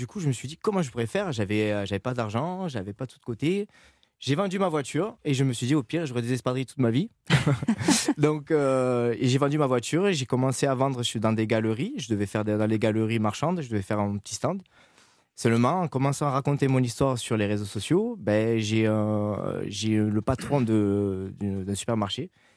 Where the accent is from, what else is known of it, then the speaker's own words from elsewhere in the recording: Perpignan, Occitanie, France; comme je suis vraiment du Sud, je suis de Perpignan.